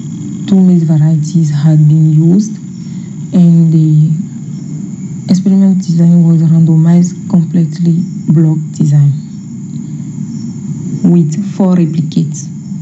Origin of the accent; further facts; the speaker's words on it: Benin; English is a second language; from Benin Republic. I have a MSc in agronomy at University of Ibadan, Nigeria.